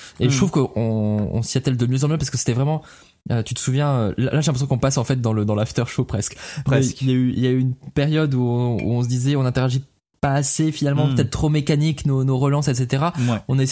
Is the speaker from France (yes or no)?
yes; North, France; accent: Northern French; même si des fois j'entends mon accent du Nord.